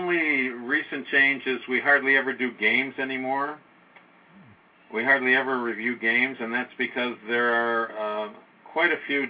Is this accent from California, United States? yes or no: no; Chicago, Illinois, United States; I'm from Chicago.